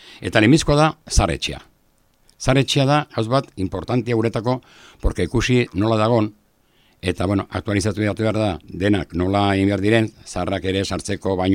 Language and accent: Basque; Oronoz-Mugaire, Navarre, Spain; nire herrian Oronoz mugairekoa, ez?